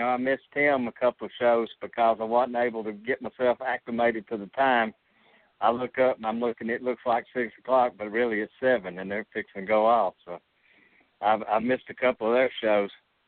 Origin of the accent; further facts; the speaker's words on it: Alabama, United States; with Talladega being the big race here at my home state, my home track